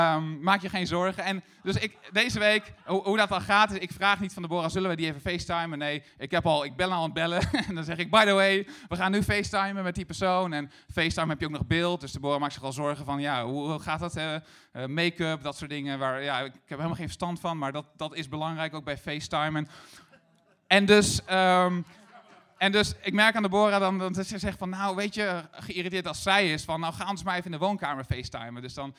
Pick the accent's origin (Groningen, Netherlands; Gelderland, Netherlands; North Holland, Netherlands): Gelderland, Netherlands; Elburg; En ik groeide op in de Bijbelbelt in Elburg